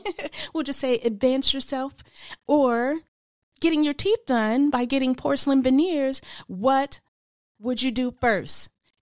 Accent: Flint, Michigan, United States; Because, you know, when you come for me, I am from Flint, Michigan.

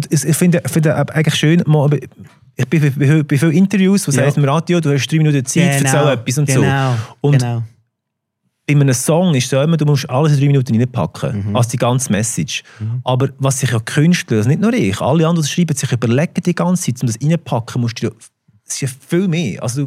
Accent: Mauensee, Lucerne, Switzerland; Ich bin zum Mauersee aufgewachsen, das ist auf dem Land. Das ist bei Sursee. Ja, das Luzern, auf dem Land hinten.

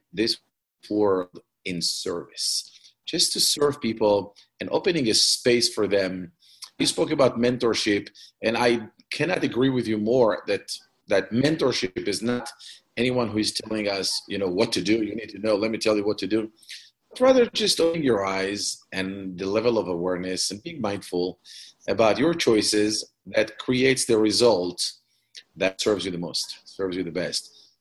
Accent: Israel; now in United States; I was born and raised in Israel, and I'm married for 29 years, four kids, four grandkids.

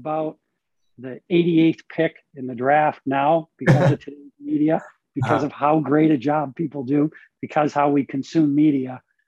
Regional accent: Rhode Island, United States; I grew up in Rhode Island, East Coast time zone.

